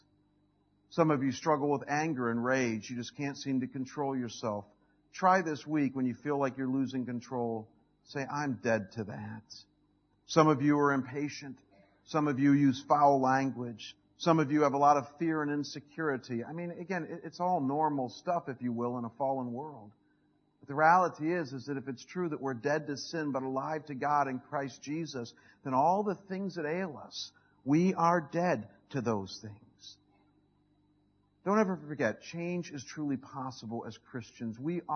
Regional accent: United States; probably just because I'm American and I'm short, is my weight.

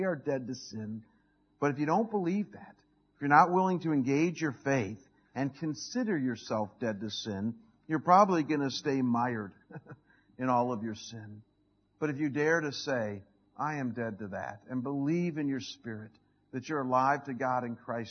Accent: United States; probably just because I'm American and I'm short, is my weight.

